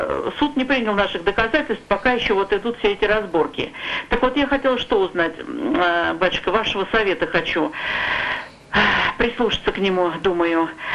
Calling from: Shchyokino, Tula Oblast, Russia; Я звоню из Тульской области.

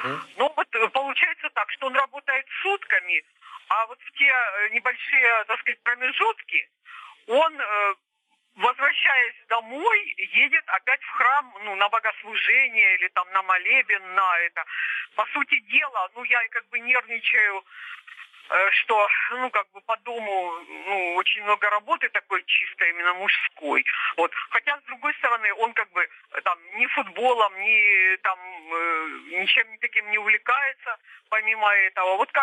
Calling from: Krasnodar Krai, Russia; я из Краснодарского края звоню.

